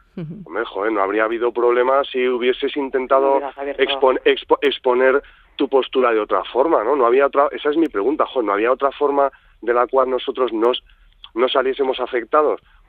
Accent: Madrid, Community of Madrid, Spain; moved away as an adult; Yo soy una persona que vino de Madrid hace 12 años y soy un euskaldún de Madrid. Tengo una hija con la que hablo, bueno, ella habla poco, pero a la que yo le hablo en euskera

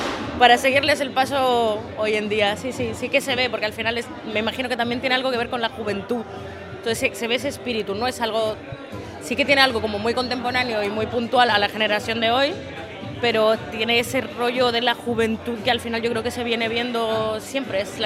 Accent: Chile; soy de Chile.

